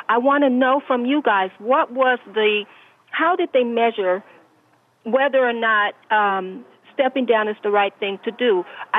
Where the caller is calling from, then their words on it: Rancho Cucamonga, California, United States; yes, I'm calling from California